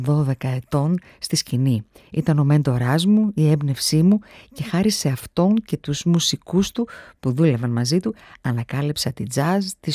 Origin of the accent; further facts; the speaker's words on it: Sicily, Italy; Greek is a second language; Εξάλλου μεγάλωσα στη Σικελία, το μουσικό μου background είναι πολύ διαφορετικό.